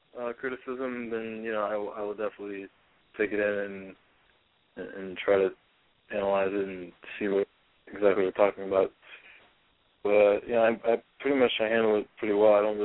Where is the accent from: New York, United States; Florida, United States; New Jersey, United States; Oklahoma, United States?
Florida, United States; Miami; I'm from Miami, but live in Tampa, but I actually just moved, back to Miami.